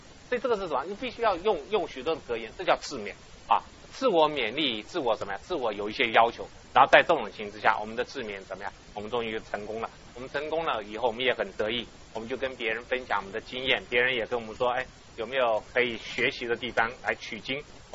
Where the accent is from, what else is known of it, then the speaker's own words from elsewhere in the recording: Taiwan; 我在台湾成长的过程当中